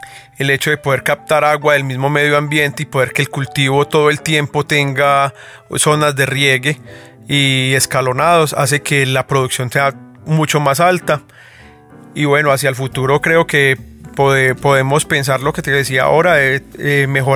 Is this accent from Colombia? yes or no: yes; Colombia; Uno como colombiano, y quizás la mayoría de los caficultores, no sé, ni siquiera saben a qué sabe su propio café.